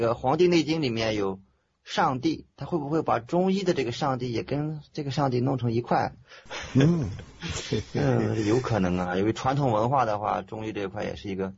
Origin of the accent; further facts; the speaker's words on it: China; 我是来自大陆的